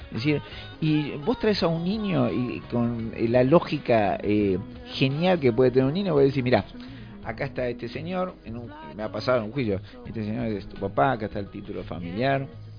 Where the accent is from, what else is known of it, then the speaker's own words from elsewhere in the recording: Tandil, Buenos Aires Province, Argentina; Yo me acuerdo cuando yo vengo de Tandil, y en Tandil yo vengo de una familia súper estereotipada